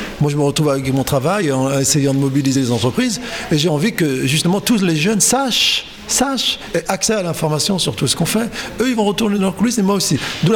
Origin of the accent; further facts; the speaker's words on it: France; parce que nous sommes français.